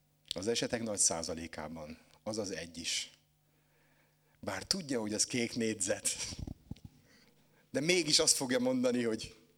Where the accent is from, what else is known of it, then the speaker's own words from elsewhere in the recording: Hungary; Én is magyar ember vagyok. Összeesküvés elméletekben nagyon jók vagyunk.